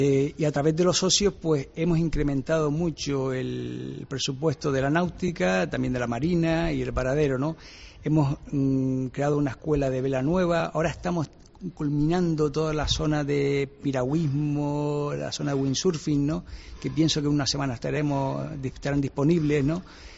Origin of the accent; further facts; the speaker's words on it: Canary Islands, Spain; Somos canarios, vivimos en unas islas.